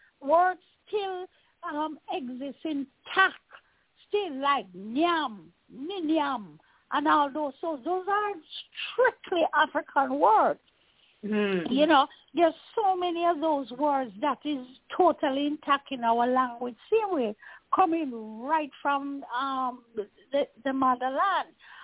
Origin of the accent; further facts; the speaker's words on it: Jamaica; I remember growing up in Jamaica in a dim time there.